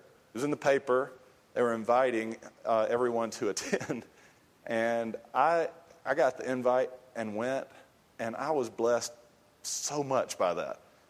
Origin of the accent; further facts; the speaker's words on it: United States; But that's probably because I'm an American and a Protestant, and I don't put nobility up there.